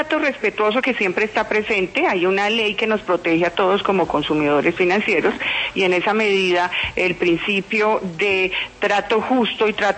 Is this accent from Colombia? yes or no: yes; Colombia